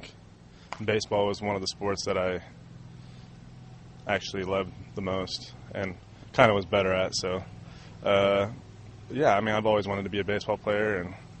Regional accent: Redlands, California, United States; growing up in Redlands my whole life

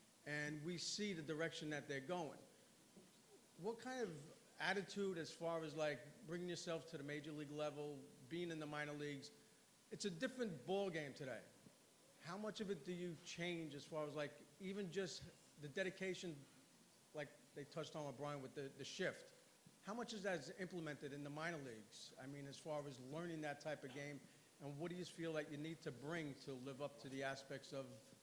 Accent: New York, United States; from Long Island, New York.

